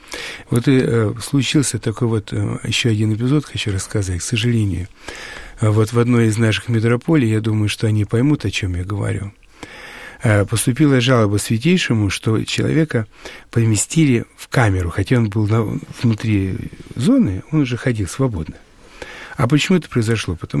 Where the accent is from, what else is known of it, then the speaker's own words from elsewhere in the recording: Tver, Tver Oblast, Russia; поскольку я из Твери